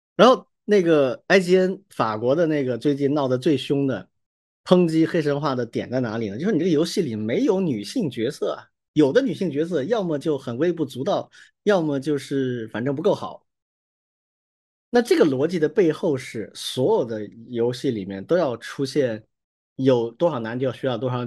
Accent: China; 我们作为中国人会觉得是一种很荣耀的事情吗？

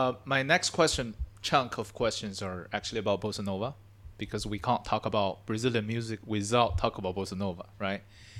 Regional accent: Northeast China, China; I came from Northeast China, Dongbei. I'm Dongbeiren.

